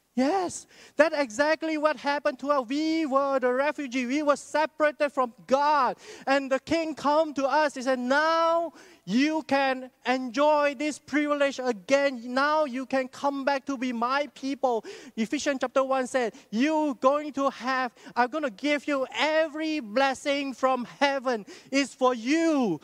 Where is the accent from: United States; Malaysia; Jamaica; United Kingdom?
Malaysia; because we are Malaysian. So be proud as you're Malaysian.